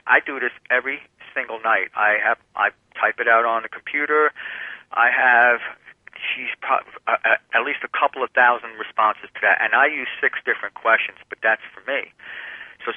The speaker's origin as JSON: {"language": "English", "region": "New Jersey", "country": "United States", "said": "because I'm from New Jersey. When I was up in New Jersey 6-7 months ago, I went to Princeton University, because I used to live near Princeton."}